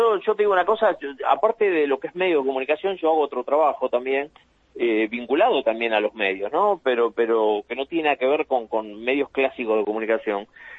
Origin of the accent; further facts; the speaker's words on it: General Belgrano, Buenos Aires Province, Argentina; moved away as an adult; Mi papá es dueño de una radio que hace casi 50 años en General Belgrano. El pionero de mi pueblo en la radio es mi papá.